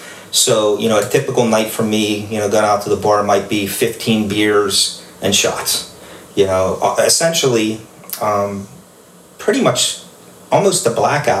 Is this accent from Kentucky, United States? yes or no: no; Plum, Pennsylvania, United States; Yeah, so growing up, you know, I grew up here in Plum Borough.